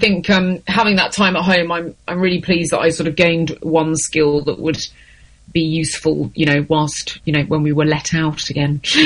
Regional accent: Chapel, East of England, United Kingdom; I proudly grew up in a little village called Chapel, just outside of Essex.

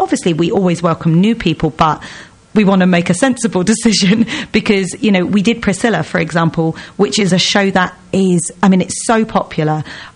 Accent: South West England, United Kingdom; I grew up in Somerset, so it was quite a big trip for us.

